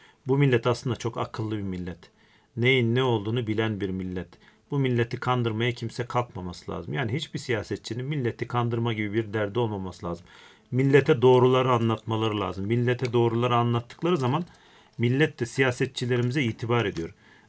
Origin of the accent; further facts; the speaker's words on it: İzmir, Turkey; Ben mesela İzmirliyim biliyorsun.